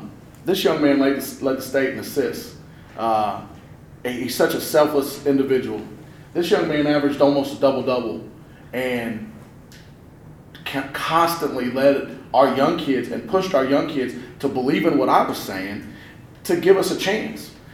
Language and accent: English; Evansville, Indiana, United States; my home is Evansville, Bossy. And they can say I'm from Marion all they want, but my home's at Evansville, Bossy.